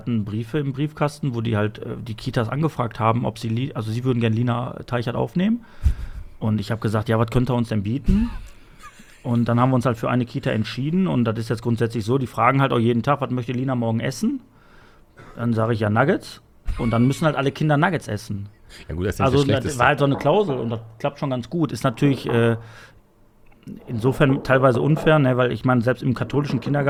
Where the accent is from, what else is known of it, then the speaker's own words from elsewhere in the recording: Castrop-Rauxel, North Rhine-Westphalia, Germany; Ich komme aus Castrop-Rauxel.